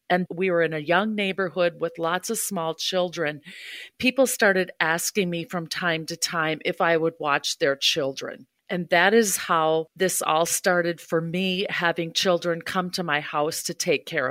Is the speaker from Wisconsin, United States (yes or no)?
yes; Hudson, Wisconsin, United States; I grew up in Hudson, Wisconsin. I have three brothers. My dad was a teacher. My mom was a stay-at-home mom.